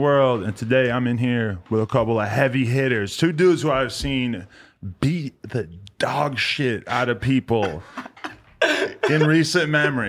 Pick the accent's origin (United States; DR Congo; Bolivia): United States; New Hampshire; now in Los Angeles, United States; I'm like, I'm from New Hampshire. I feel like that in LA every day.